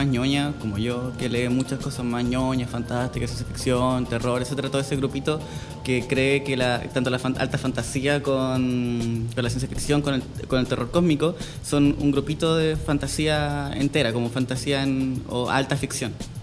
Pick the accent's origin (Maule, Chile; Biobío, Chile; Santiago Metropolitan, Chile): Maule, Chile; Talca; Soy de Talca, mi infancia está en esa